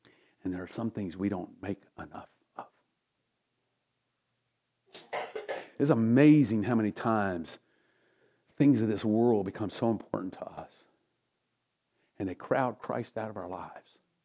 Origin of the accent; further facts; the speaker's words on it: United States; I am an American. I am thrilled about it.